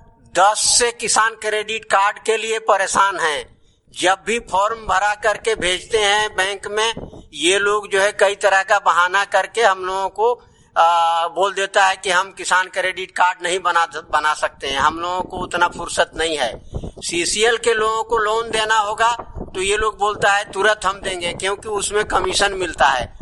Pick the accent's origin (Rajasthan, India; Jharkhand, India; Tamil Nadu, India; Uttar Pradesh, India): Jharkhand, India; Turio; और मैं तुरियो गांव का रहने वाला हूं। तुरियो पंचायत प्रखंड है चंद्रपुरा, जिला बोकारो।